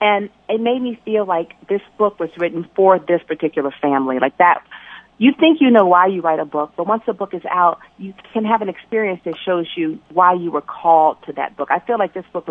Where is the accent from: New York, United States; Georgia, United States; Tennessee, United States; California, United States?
Georgia, United States; Atlanta; So growing up in Atlanta, that story, the story of the civil rights movement is always in the air.